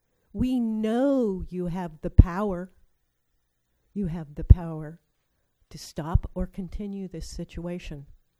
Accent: Elk River, United States; from Elk River.

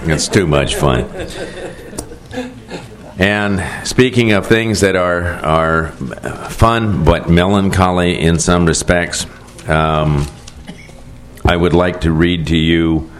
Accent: Forestville, California, United States; I am from Forestville, California.

